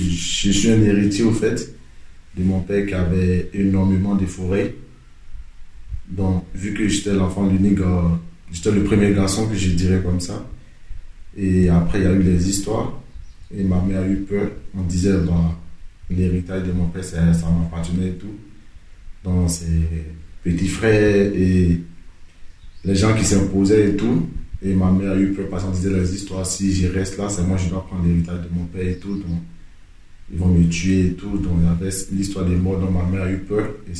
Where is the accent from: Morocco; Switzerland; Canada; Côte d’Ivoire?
Côte d’Ivoire; j'ai 19 ans, je viens de la Côte d'Ivoire.